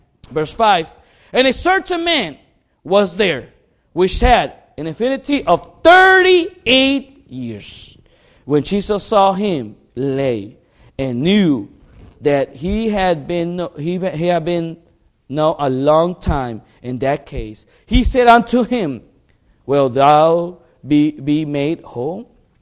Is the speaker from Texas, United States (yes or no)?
no; Chicago, Illinois, United States; I'm from Chicago. In our city of Chicago, and sadly, this past year, we got a bad murder rate.